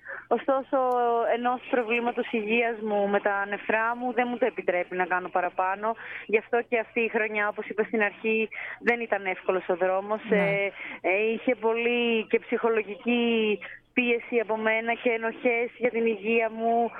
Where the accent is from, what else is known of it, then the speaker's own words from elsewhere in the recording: Greece; οπότε ακόμα και αυτό για μένα που είμαι από την Ελλάδα είναι σημαντικό.